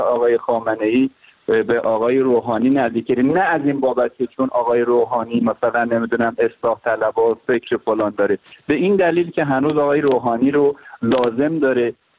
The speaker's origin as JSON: {"language": "Persian", "town": "Sarab", "region": "East Azerbaijan", "country": "Iran", "tie": "born or raised there", "said": "من بچه یکی از روستاهای شهرستان سراب هستم"}